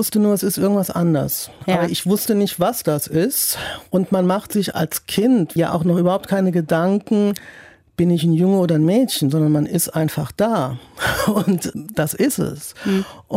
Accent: Saarland, Germany; moved away as an adult; now in Cologne, Germany; Ich komme aus der Nähe von Saarbrücken, also eher einer so 50.000 Einwohner kleineren Stadt. Und da ist es mir dann auch irgendwie zu eng geworden. Da habe ich gemerkt, ich bin dann nach Köln gezogen, Anfang der 90er

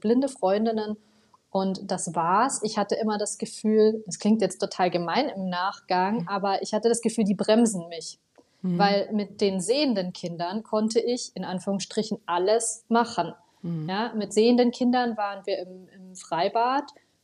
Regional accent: Bavaria, Germany; so wie, ich glaube, fast jedes bayerische Kind, das die Möglichkeit dazu hat, bin ich von meinen Eltern auf Alpinski gestellt worden.

